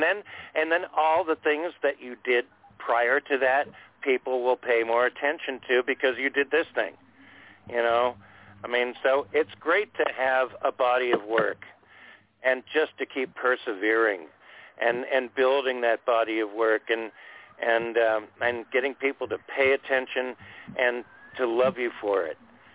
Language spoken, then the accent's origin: English; Anaheim, California, United States; now in Sacramento, United States; I moved up to Sacramento from Orange County, California, Anaheim